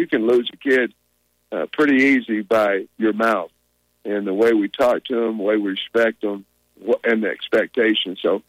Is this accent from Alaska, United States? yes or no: no; Grove, Oklahoma, United States; You know, we're both from Oklahoma. I know he's from Ada, and I'm from Grove.